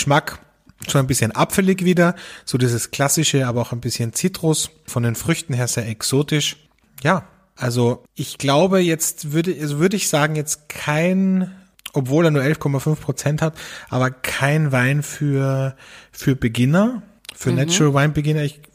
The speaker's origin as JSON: {"language": "German", "country": "Austria", "said": "wie man bei uns in Österreich sagt"}